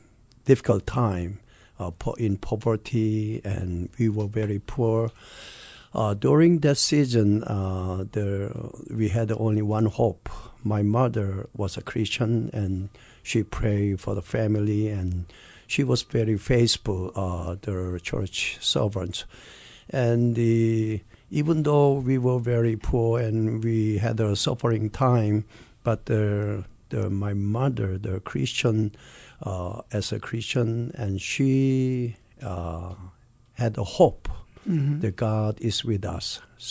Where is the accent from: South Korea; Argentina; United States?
South Korea; born there; English is a second language; I was born actually in Korea